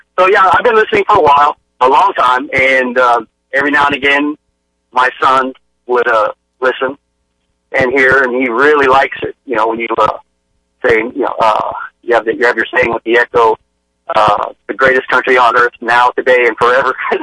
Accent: San Antonio, Texas, United States; I'm from San Antonio, Texas.

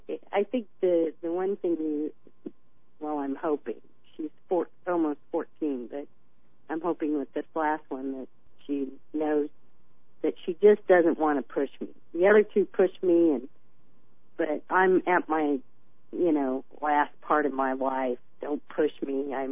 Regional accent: Missouri, United States; I remember when I grew up in Missouri, you know, long distance was across the county to my friend's house

